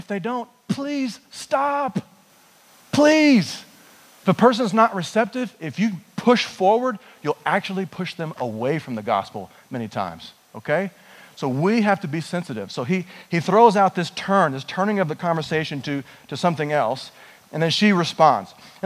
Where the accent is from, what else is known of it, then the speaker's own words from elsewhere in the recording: Toronto, Ontario, Canada; now in United Kingdom; No, actually, Toronto just came from Toronto, so.